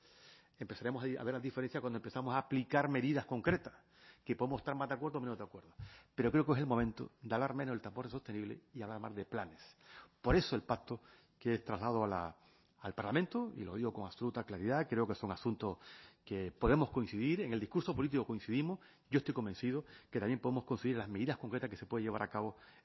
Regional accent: Spain; con un proyecto de país en el que nos sentimos muy cómodos siendo español

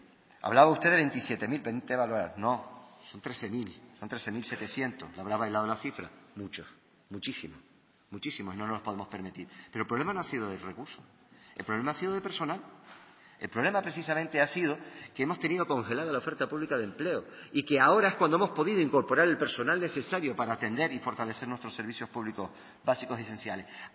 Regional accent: Canary Islands, Spain; nuestra identidad como canario.

